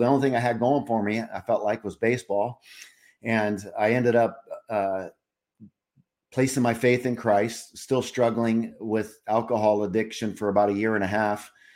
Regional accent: Laguna Beach, California, United States; As a young kid, I remember I got to live in Laguna Beach, California.

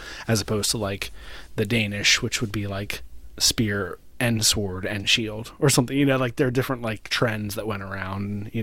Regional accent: Ireland; like my ancestry goes back multiple generations in Ireland.

